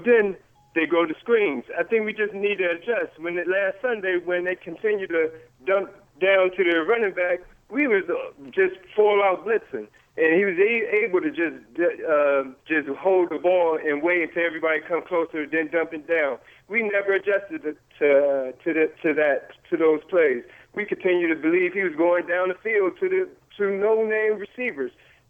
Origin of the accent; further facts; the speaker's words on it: Youngstown, Ohio, United States; now in New Hampshire, United States; Yeah, Brown fan up in New Hampshire. I'm from Youngstown, though.